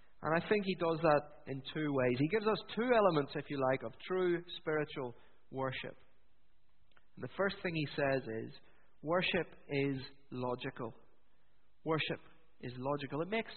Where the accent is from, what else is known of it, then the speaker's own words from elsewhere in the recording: Northern Ireland, United Kingdom; You may detect from my accent that I'm from Northern Ireland.